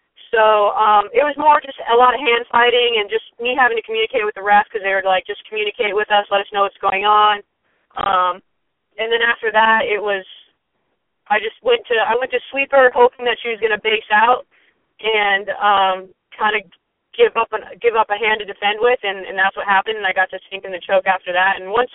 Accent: Arizona, United States; I fought in Arizona, you know, hometown girls, but we're both from Arizona, so it's not the same, you know.

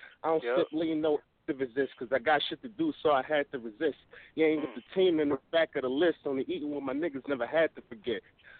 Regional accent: Bronx, New York, United States; I'm from the Bronx, nigga.

